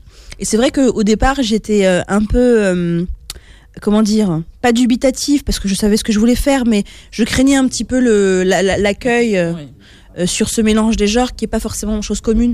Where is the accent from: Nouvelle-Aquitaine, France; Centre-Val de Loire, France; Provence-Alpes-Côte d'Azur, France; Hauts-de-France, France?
Centre-Val de Loire, France; Romorantin; je dis que je viens de Romorantin et je parle de la Sologne, etc. Et donc, c'est une forme d'hommage aussi à l'endroit d'où je viens.